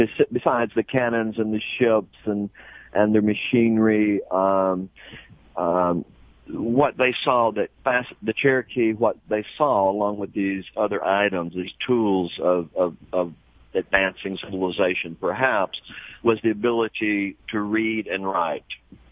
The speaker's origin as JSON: {"language": "English", "town": "Fort Payne", "region": "Alabama", "country": "United States", "tie": "born or raised there", "said": "one would be set up in my hometown of Fort Payne."}